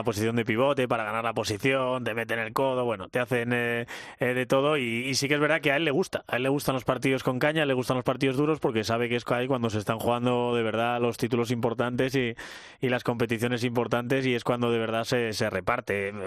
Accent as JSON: {"language": "Spanish", "region": "Cantabria", "country": "Spain", "said": "los que somos de eso, de País Vasco, Cantabria, como es mi caso"}